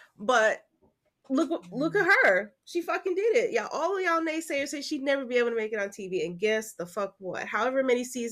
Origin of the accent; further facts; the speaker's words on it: New York, United States; I didn't really listen to her when she was on the radio, even though I'm a New Yorker.